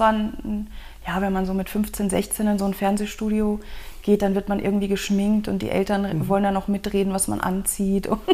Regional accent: Weiden in der Oberpfalz, Bavaria, Germany; Ich bin in Weiden in der Oberpfalz aufgewachsen. Das ist eine kleine Stadt, die, glaube ich, auch erst in den 80er Jahren mit der Autobahn angeschlossen wurde. Also es ist Nordbayern, 90 Kilometer von Regensburg

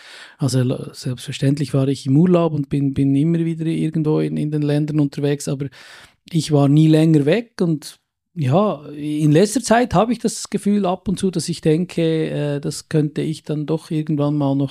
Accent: Hofstetten, Bern, Switzerland; wenn ich ein bisschen weiter weg bin, sage ich, ich bin in Brienz zu Hause, weil Hofstetten keiner mehr kennt. Wenn ich in Zürich bin, sage ich, ich bin im Berner Oberland zu Hause, und wenn ich im Ausland bin, komme ich aus der Schweiz.

